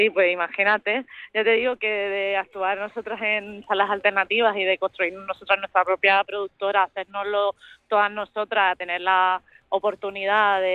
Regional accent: Granada, Andalusia, Spain; now in Madrid, Spain; yo soy de Granada, pero vivimos todas en Madrid

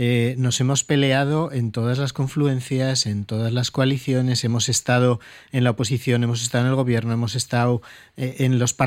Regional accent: Spain; Ahora soy español.

